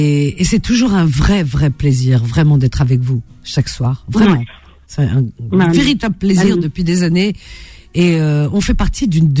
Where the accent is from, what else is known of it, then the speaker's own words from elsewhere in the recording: France; On est vraiment des terriens, on est français, terriens.